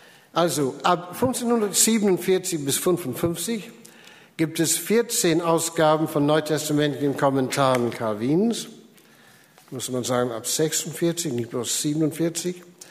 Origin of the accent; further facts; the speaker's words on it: Scotland, United Kingdom; finde ich als Schotte amüsant